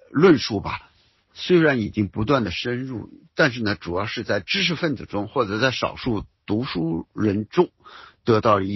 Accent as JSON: {"language": "Chinese", "country": "China", "said": "我们中国人是千百年来好几千年在皇权专制下生活的"}